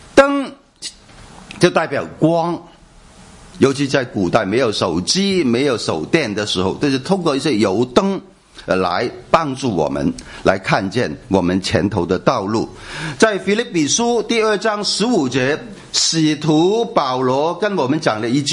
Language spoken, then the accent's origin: Chinese; China; 包括犹太人跟我们中国人也是一样，我们用十当算是一个单位，对不对？